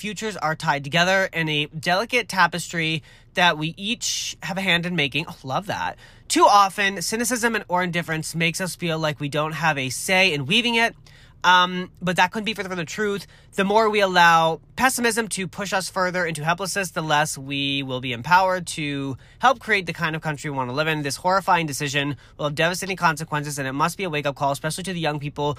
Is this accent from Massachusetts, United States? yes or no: yes; Massachusetts, United States; I'm from Massachusetts. This is where I grew up